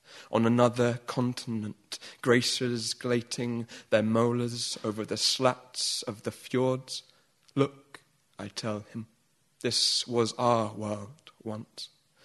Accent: England, United Kingdom; And how we all have an assumption as English people that life goes on and people are more or less polite and that the world is more or less in order.

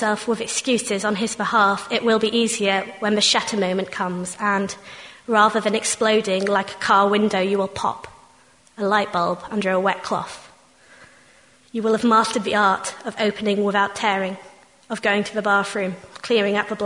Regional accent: Yorkshire and the Humber, United Kingdom; I'm from Yorkshire

